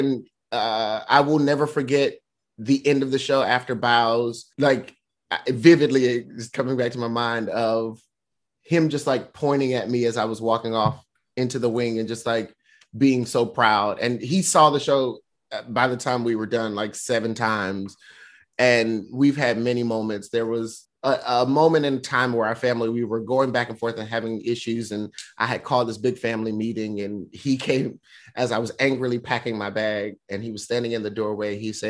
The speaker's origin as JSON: {"language": "English", "region": "North Carolina", "country": "United States", "tie": "born or raised there", "said": "I grew up in North Carolina. My father's a pastor. Mm-hmm. I grew up in a very religious family."}